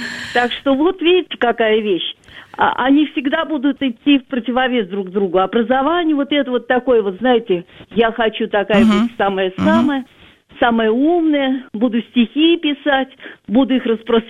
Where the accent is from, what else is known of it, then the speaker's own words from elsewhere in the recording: Moscow, Russia; Я из Москвы.